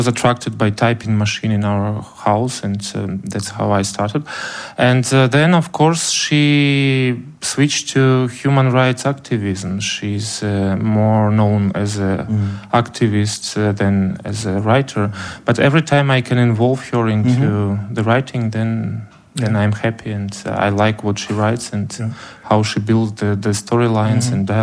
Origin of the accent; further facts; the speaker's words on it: Kherson, Kherson Oblast, Ukraine; English is a second language; it takes place in my hometown of Kherson, which is on the south of Ukraine.